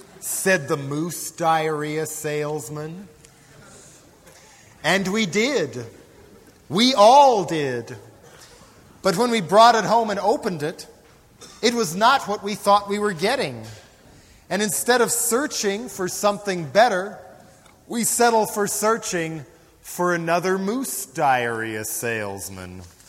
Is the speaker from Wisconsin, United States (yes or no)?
no; Boulder, Colorado, United States; I grew up in Boulder, Colorado, about 4 miles from the Rocky Flats nuclear weapons plant.